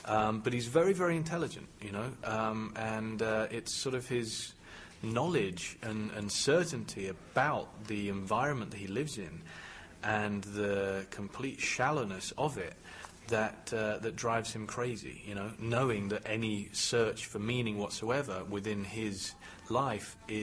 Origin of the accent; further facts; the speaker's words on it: United Kingdom; me being British, because I would have an understanding of the whole class system